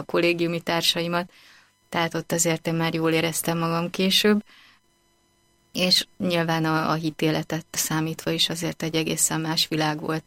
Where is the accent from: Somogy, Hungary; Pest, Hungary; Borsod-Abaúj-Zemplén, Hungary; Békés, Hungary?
Pest, Hungary; Budapest az nem volt nekem annyira újdonság, mert ahol felnőttem, az elég közel fekszik Budapesthez, tehát elég gyakran jártunk ide, na de az azért mégiscsak más, hogyha az ember itt lakik.